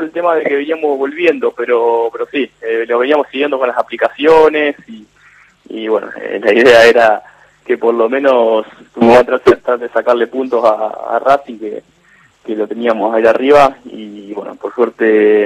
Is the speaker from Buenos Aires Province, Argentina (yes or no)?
no; San Jerónimo Norte, Santa Fe, Argentina; Exactamente, San Jerónimo Norte.